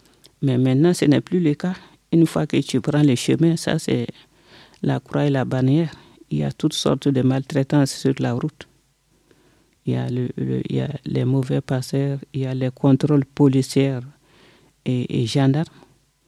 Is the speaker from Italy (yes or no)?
no; Mali; Je suis malienne.